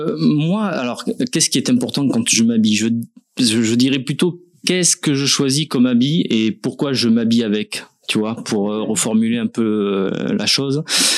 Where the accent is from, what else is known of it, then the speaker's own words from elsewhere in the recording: Bordeaux, Nouvelle-Aquitaine, France; donc moi je suis bordelais. Donc on est un petit style à nous quand même, les bordelais.